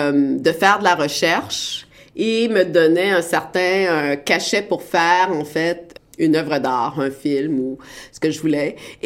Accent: Montreal, Quebec, Canada; moi, j'ai grandi à Montréal.

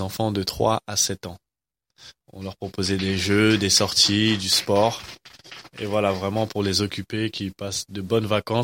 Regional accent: France; born there; depuis que je suis né en France

